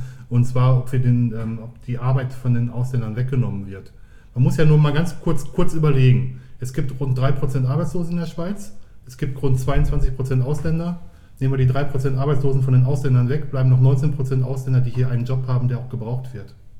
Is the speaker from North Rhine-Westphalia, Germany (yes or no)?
yes; North Rhine-Westphalia, Germany; Ich komme aus dem Ruhrgebiet. Das Ruhrgebiet ist ein Hochballungsraum.